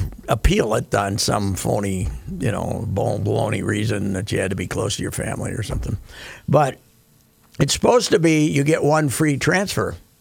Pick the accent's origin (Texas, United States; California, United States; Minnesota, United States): Minnesota, United States; We're both from Minnesota.